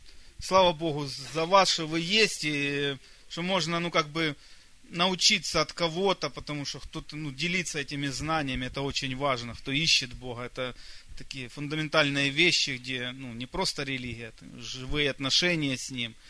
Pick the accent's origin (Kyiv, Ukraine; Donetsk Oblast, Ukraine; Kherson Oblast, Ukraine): Kyiv, Ukraine; Мы с женой из Киева, Украина.